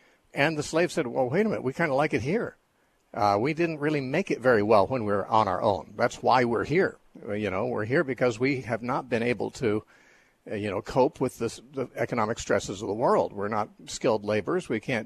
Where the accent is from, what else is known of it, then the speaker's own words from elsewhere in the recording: United States; I imbibed it with my mother's milk as an American born and raised in this society.